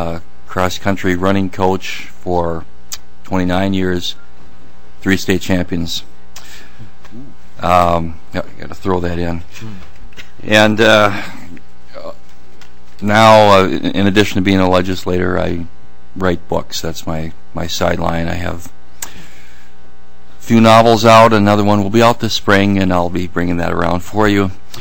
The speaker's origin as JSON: {"language": "English", "town": "Acton Township", "region": "Minnesota", "country": "United States", "said": "from Acton Township in Meeker County."}